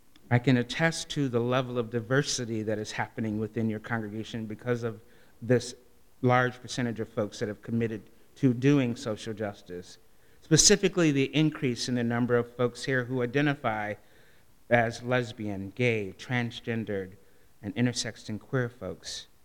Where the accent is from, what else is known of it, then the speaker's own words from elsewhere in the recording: Madison, Wisconsin, United States; I come from Madison, Wisconsin.